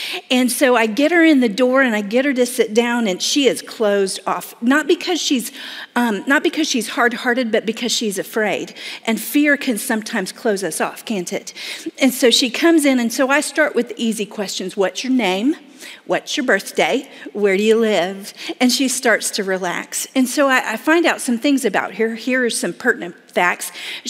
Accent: Florida, United States; you know, I'm from Florida, and one of my favorite colors of blue is the ocean on a summer day

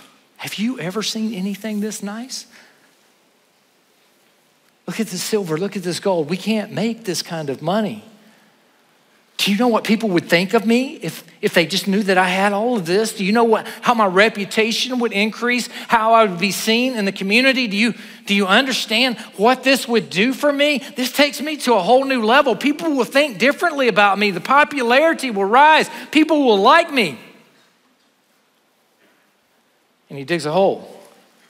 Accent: South Carolina, United States; I'm from South Carolina.

